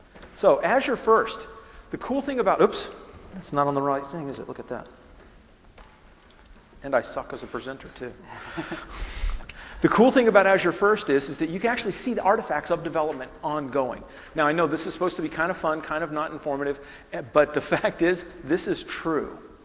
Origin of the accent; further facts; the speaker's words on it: United States; One, I am American, so I have a funny accent.